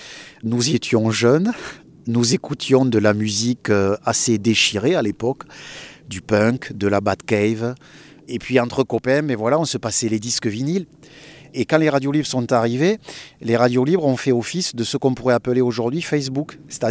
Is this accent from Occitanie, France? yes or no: yes; Occitanie, France; je suis originaire de l'Aveyron. Et puis, progressivement, j'ai fait mes études à Toulouse